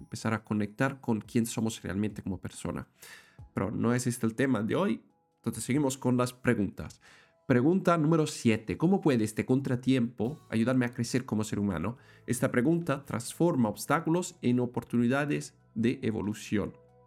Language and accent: Spanish; Italy; Spanish is a second language; soy italiano